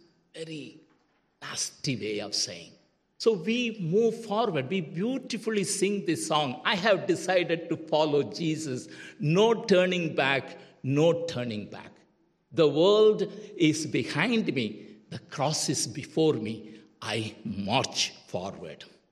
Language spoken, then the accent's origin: English; India; I'm from India, you know.